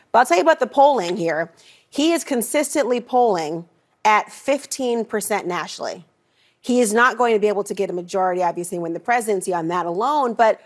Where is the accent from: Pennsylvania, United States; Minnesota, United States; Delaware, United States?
Minnesota, United States; Another person is Jesse the Body Ventura, who, you know, I'm from Minnesota. He was the governor.